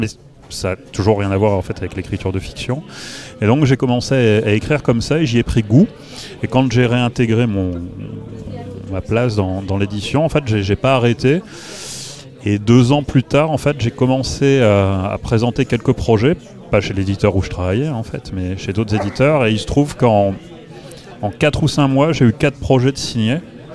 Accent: Tournai, Wallonia, Belgium; born there; d'un père marseillais et d'une maman belge, je suis né à Tournai

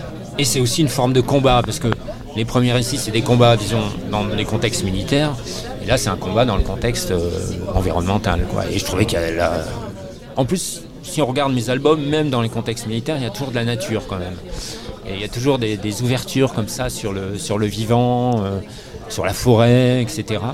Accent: Brittany, France; C'est la plage de mon enfance, où Sainte-Anne-la-Palue. Et je suis né à Dinéol, un pont de Bille-et-Quimère. J'ai fait toute mon enfance, là où il y a la poudrerie.

